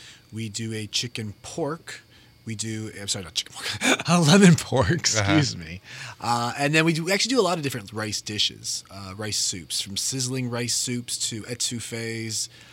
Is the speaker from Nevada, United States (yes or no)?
yes; Las Vegas, Nevada, United States; I'm from Vegas, and restaurants change every 3 to 5 years.